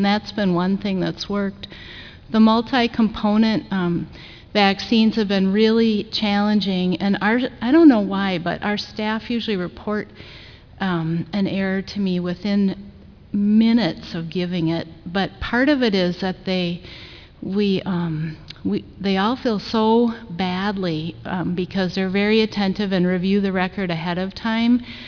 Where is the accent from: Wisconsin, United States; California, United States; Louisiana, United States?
Wisconsin, United States; I just have a couple comments with a lot of similar concerns, but I'm from Wisconsin.